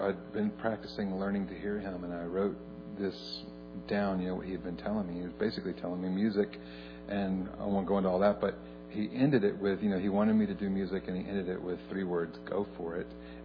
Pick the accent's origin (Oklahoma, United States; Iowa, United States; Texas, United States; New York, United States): Texas, United States; Houston; also born or lived in Dallas; When I was 16 years old, we moved from Houston, Texas, to Dallas, Texas.